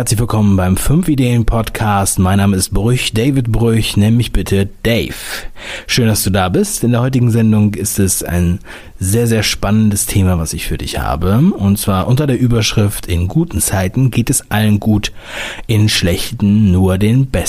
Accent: Northern Germany, Germany; Ich bin ja in Norddeutschland aufgewachsen

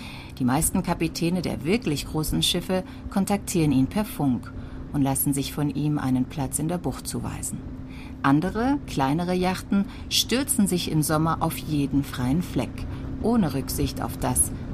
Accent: Andalusia, Spain; Ich bin an der Costa del Sol aufgewachsen. Als ich Kind war, gab es da noch einsame Strände, die ganz ähnlich aussahen wie Cesilletes. Heute ist nichts mehr davon übrig.

